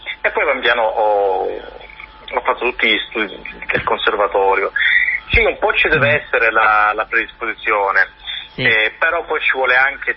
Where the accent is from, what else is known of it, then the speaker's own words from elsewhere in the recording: Calabria, Italy; moved away as an adult; Io sono calabrese